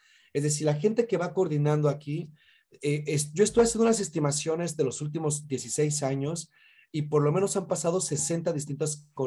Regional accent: Mexico; en México, por lo menos en mi caso, siendo un chico de barrio

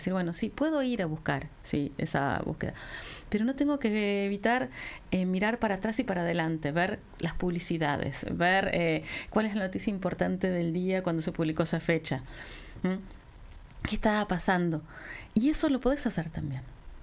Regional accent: Argentina; No sé, soy argentino.

